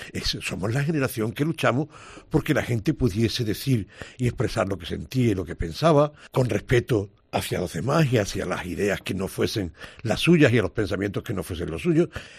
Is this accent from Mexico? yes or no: no; Jaén, Andalusia, Spain; lo que sucedía en mi tierra, en Andalucía, sobre todo en Jaén